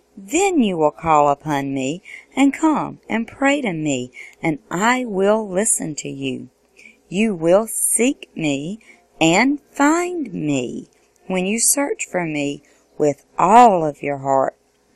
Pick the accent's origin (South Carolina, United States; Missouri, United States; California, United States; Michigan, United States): South Carolina, United States; I'm from South Carolina, which is in the United States.